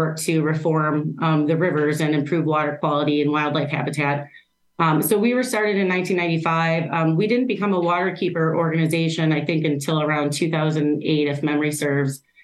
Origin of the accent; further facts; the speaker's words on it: Chicago, Illinois, United States; now in Milwaukee, United States; I have been here like 21 years. Crazy. I'm from Chicago originally.